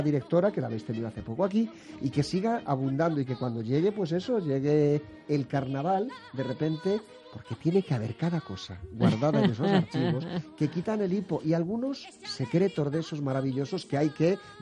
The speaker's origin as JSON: {"language": "Spanish", "region": "Castile", "country": "Spain", "said": "los que somos de Castilla."}